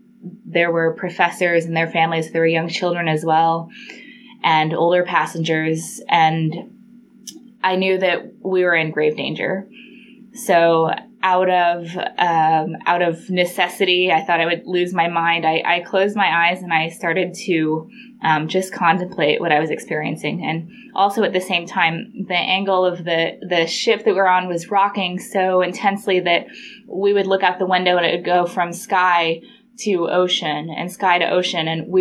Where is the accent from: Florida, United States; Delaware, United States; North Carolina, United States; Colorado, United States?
Colorado, United States; And I'm from Colorado, so I thought being instantly seasick, getting on a ship was normal.